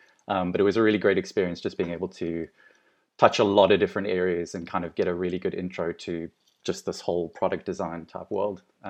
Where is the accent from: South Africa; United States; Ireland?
South Africa; now in London, United Kingdom; Originally from sunny South Africa, and I've been living and working in London for now 10 years.